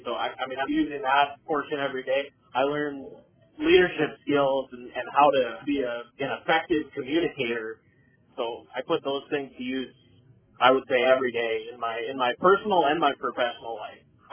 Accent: Davenport, North Dakota, United States; I'm from Davenport, North Dakota. I went to high school in Kinder, North Dakota

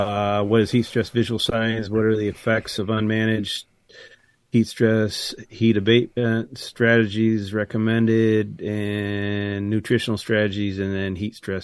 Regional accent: New York, United States; moved away; I grew up in New York, so I'm still learning. I've been here for almost 20 years, so we're getting it down.

